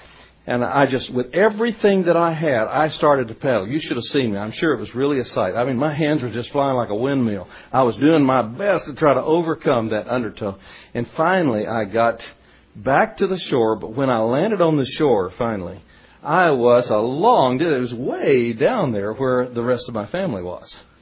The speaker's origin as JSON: {"language": "English", "region": "Florida", "country": "United States", "said": "I knew about it. I was from Florida. I lived in Florida, and I knew about what happened"}